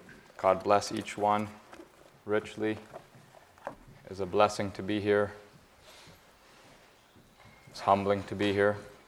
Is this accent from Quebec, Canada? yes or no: no; Eagle, Ontario, Canada; I come from Eagle, Ontario.